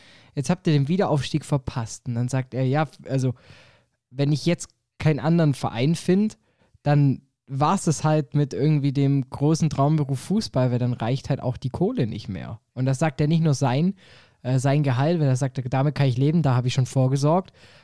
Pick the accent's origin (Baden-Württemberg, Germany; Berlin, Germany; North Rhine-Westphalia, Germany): Baden-Württemberg, Germany; Stuttgart; accent: Swabian; Ich als Stuttgarter drücke natürlich den Kaiserslauterern weiter in die Daumen.